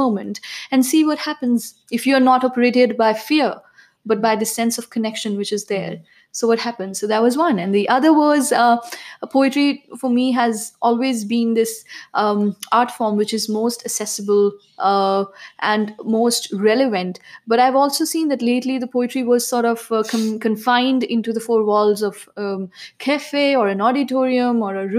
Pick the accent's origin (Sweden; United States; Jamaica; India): India; growing up in India as a woman